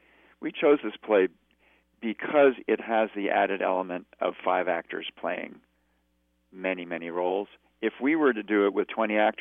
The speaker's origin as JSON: {"language": "English", "region": "Northern United States", "country": "United States", "said": "You know, where this comes from is I am a Northerner, and I knew appallingly little about this, about Southern history"}